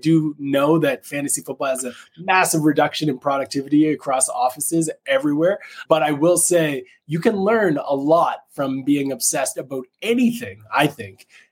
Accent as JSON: {"language": "English", "country": "Canada", "said": "I am a Canadian"}